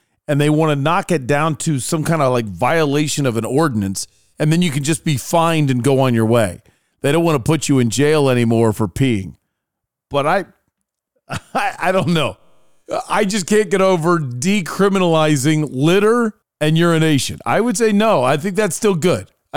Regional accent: Ohio, United States; I'm from Ohio, but I went to Ohio University.

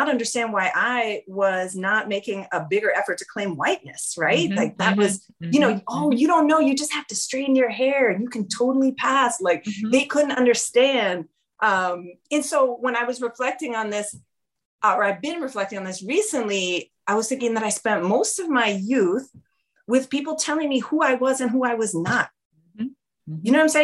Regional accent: New York City, New York, United States; I grew up in New York City as a multiracial, multicultural Afro-Latina.

